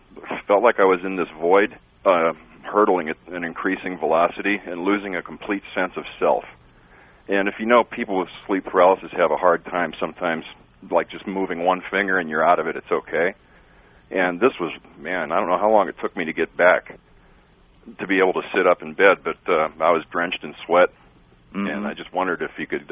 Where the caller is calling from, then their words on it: Pinetop, Arizona, United States; I'm calling from Pine Top, Arizona, listening to you on the net from Boise, Idaho.